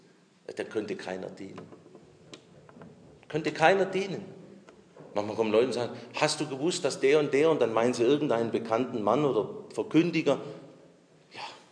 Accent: Swabia, Germany; Ich bin Schwabe.

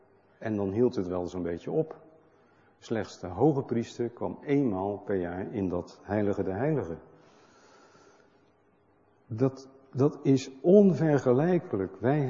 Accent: Netherlands; Maar ik ben Nederlander, dat is niet zo interessant.

